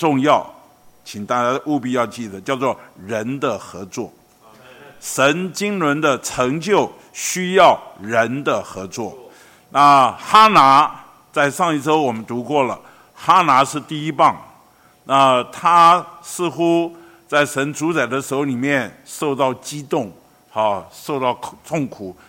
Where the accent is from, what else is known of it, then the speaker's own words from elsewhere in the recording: Beitou, Taipei, Taiwan; 当我在北投，我出生在北投，成长在北投，然后长大在北投，今天我还在北投。